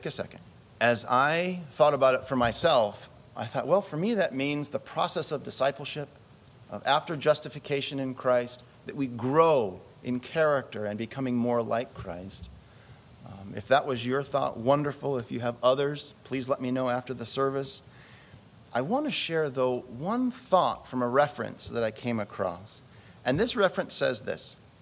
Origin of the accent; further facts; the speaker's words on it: United States; accent: American; now in Germany; if I show up as an American with my accent that still persists after 20 years